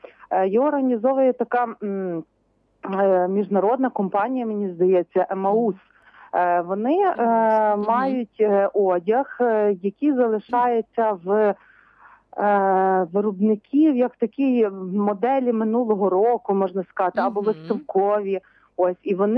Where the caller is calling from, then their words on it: Lviv Oblast, Ukraine; А я з Львівщини